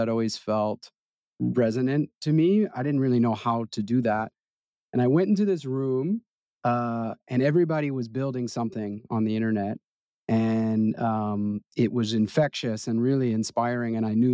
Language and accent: English; Massachusetts, United States; my family is all native New Yorkers, but I grew up outside of Boston